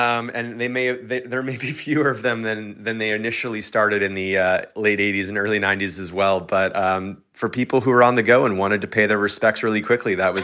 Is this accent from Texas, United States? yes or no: yes; Texas, United States; I grew up in Texas, which is, very much car-forward in the experience of life there. You drive everywhere.